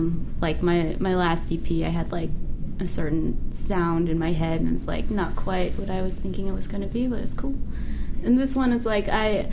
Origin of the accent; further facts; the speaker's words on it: Sunnyvale, California, United States; I am. I'm from Sunnyvale.